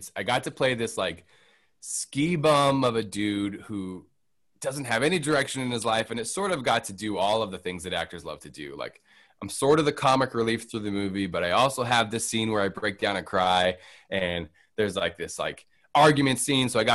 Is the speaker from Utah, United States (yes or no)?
yes; Utah, United States; Like I grew up in Utah, like camping, fishing, hiking.